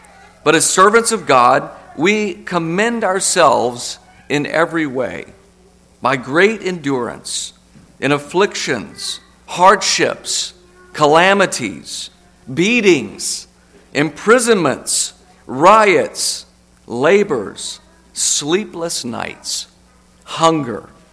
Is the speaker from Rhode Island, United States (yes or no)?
no; Lubbock, Texas, United States; When I was growing up, and I grew up in Texas, I remember for the first time, this was in Lubbock, Texas, I probably was 10 years old